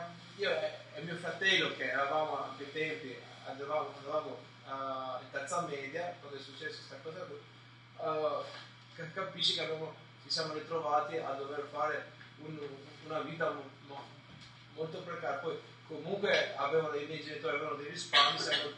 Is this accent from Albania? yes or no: yes; Albania; now in Italy; io sono andato via del mio paese, tanti anni fa, nel 95, quindi erano i primi anni 90, quando c'era un grande flusso di immigrazione dall'Albania.